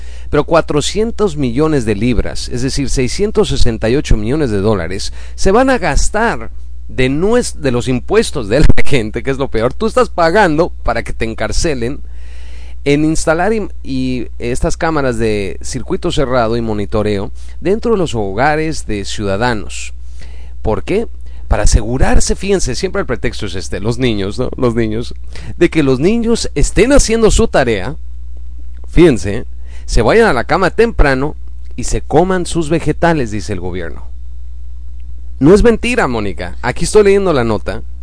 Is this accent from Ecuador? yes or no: no; United Kingdom; Como ex británico, estoy bien consciente de que las autoridades les encanta estar metiendo sus narices dentro de la vida de las personas